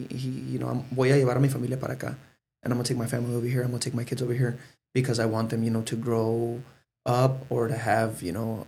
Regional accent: Omaha, Nebraska, United States; I pretty much, you can say I grew up here in the Midwest. We got here to Nebraska when I was about six, seven years old.

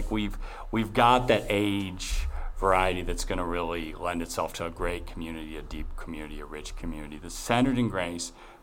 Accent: United States; so I'm an American, I was born an American, God decided I was going to be an American.

